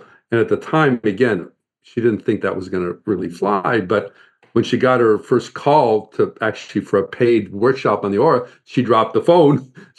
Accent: Chicago, Illinois, United States; now in Los Angeles, United States; You know, I grew up in Chicago, and in Darien, California, my friends and family, I think he's been in LA too long.

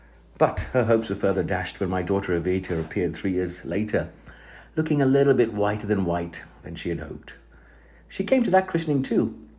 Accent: Mauritius; born there; I was born in Mauritius. I look Asian, or brown if you prefer.

